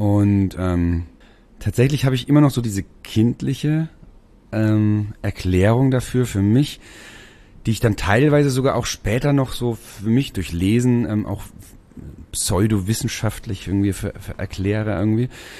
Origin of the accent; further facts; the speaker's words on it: Schweinfurt, Bavaria, Germany; also born or lived in Mainz; Also geboren bin ich in Mainz tatsächlich und aufgewachsen in dem deutschen Detroit in Schweinfurt City.